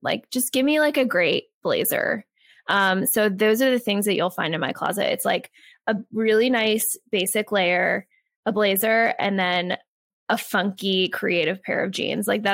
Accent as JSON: {"language": "English", "region": "Virginia", "country": "United States", "tie": "born or raised there", "said": "I'm actually a Southerner. I grew up in Virginia. I like Southern Virginia."}